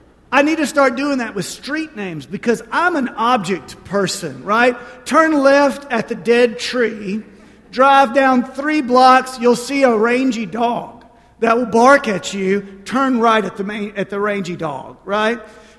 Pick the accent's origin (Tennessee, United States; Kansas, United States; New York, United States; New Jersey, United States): Tennessee, United States; Nashville; And I'm from Nashville, and she grew up here in Columbus.